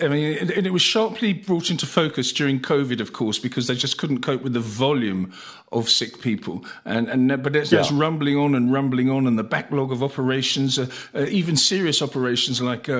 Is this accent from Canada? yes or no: no; United Kingdom; I'm using the UK because it's my home country.